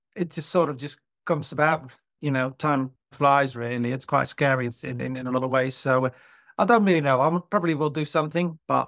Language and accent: English; Netherlands; English is a second language; moved away as an adult; now in United Kingdom; I'm originally from Holland, or as now called the Netherlands, apparently. Came over in 1994, so there we go. Another celebration. I've been in the country for 30 years.